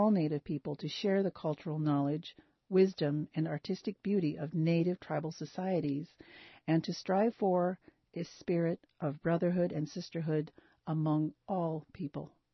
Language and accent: English; Petersburg, Alaska, United States; also born or lived in Kake; I was born in Cake, and I was raised in Petersburg.